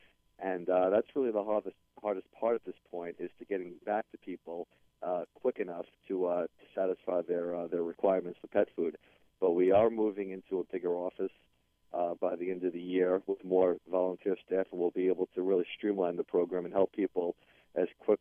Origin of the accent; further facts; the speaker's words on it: New York, United States; because even though I'm from New York, you know, I just don't want to help people who need help in New York.